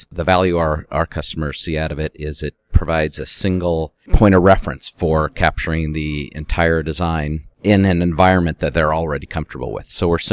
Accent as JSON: {"language": "English", "region": "Colorado", "country": "United States", "said": "There's one in Colorado called Arrowhead, and I'm from Colorado, so I get to play it quite a bit."}